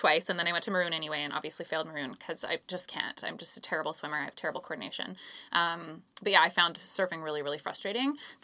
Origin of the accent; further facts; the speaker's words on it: Calgary, Alberta, Canada; I grew up in Calgary, but my grandma did have a pool, so I don't really have a huge excuse.